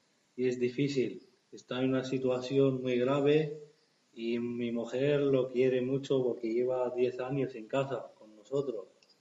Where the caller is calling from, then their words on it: Valladolid, Castile and León, Spain; de Valladolid y tengo un problema